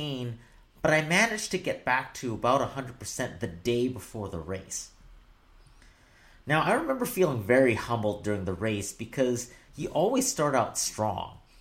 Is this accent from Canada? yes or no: yes; Vancouver, British Columbia, Canada; I found myself running most years growing up in Vancouver